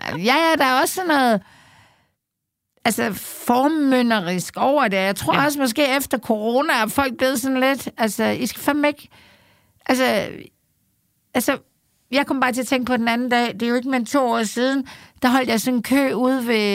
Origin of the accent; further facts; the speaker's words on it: Aarhus, Central Denmark Region, Denmark; nu er jeg jo bare fra Aarhus. Det er dog Jylland, men det er da ikke Vestjylland.